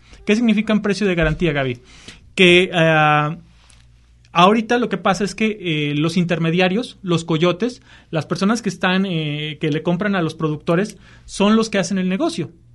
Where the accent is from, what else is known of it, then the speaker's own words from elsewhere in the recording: Jalisco, Mexico; me desgarro la vestidura por los Altos de Jalisco, etcétera, y que mi tierra y por eso.